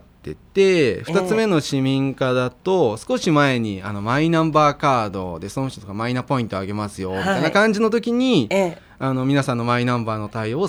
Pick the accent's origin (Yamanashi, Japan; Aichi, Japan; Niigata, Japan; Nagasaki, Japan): Aichi, Japan; Seto; 僕生まれも育ちもずっと瀬戸なんですけども